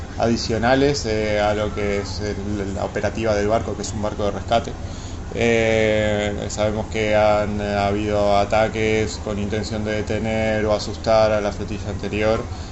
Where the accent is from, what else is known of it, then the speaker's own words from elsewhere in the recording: Argentina; accent: Argentine; Soy argentino.